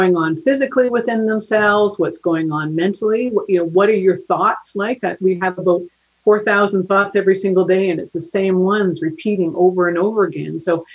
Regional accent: Canada; I'm from Canada, in one of the largest banks in Canada

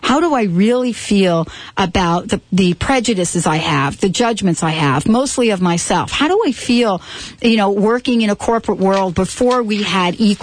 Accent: East Coast, United States; now in Seattle, United States; some of the experience I have had growing up on the East Coast, when I moved out to the Seattle area

